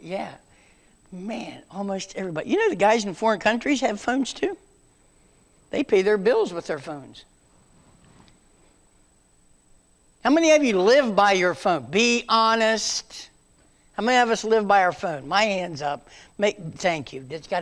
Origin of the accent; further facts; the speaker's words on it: West Virginia, United States; I'm from West Virginia. A lot of things don't click.